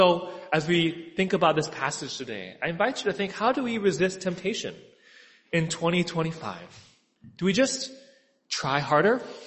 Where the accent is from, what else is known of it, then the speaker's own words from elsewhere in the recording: Seattle, Washington, United States; also born or lived in Chicago; now in New York City, United States; I was born in Chicago. I grew up in Seattle, and I went to school in upstate New York, and then I've lived in New York City for the last 10 years.